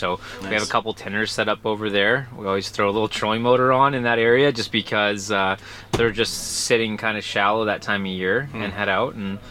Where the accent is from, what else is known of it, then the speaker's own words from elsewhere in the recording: Ohio, United States; I'm originally from Ohio, got me into fishing when I was 2 or 3 years old